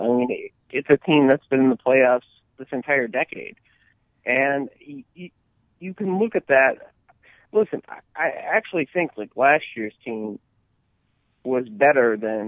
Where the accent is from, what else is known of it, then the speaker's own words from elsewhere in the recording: Philadelphia, Pennsylvania, United States; And, you know, you grew up in Jersey. I grew up in Philadelphia.